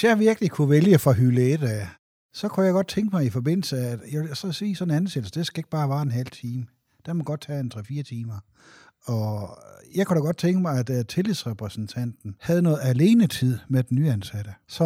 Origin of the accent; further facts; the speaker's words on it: Aalborg, North Denmark Region, Denmark; og jeg kommer fra Aalborg.